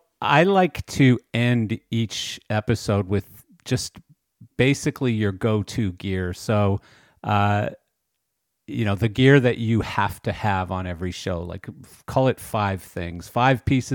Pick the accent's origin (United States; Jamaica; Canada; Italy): Canada; You know, I'm Canadian, so I guess it'd be similar to, I don't know … or something in Canada